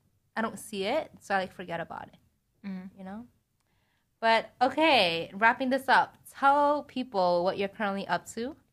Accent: New York City, New York, United States; Yeah, but I'm a New Yorker too.

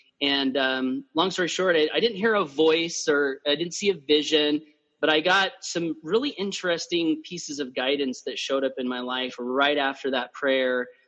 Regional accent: Blackfoot, Idaho, United States; I was raised in Southeast Idaho, a little town called Blackfoot, which is the potato capital of the world.

